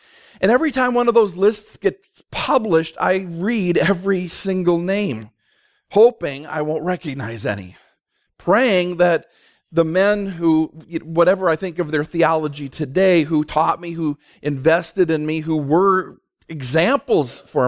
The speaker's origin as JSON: {"language": "English", "town": "St. Paul", "region": "Minnesota", "country": "United States", "tie": "born or raised there", "said": "I grew up in St. Paul. I attended St. Joe's Church on the west side, part of the Archdiocese of St. Paul"}